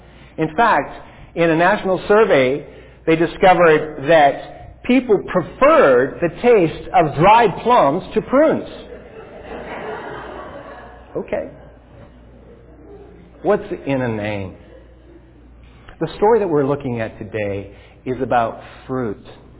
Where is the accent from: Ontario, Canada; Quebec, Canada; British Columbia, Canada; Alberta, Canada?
Alberta, Canada; I grew up in Alberta, and I went to the University of Alberta and got a degree in plant science.